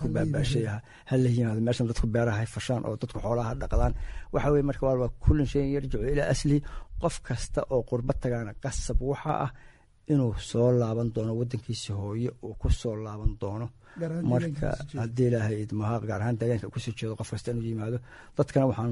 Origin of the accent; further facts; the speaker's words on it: Golol, Mudug, Somalia; born there; anigu horta mudug baan ku dhashay. qaasatan waxaan ku dhashay meel la yiraahdo Golol afbar waa qotoolada la yiraahdo ayaan ku dhashay